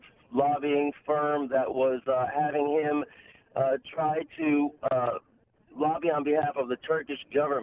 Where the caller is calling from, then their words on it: Bronx, New York, United States; I'm a real person. I'm calling from the Bronx.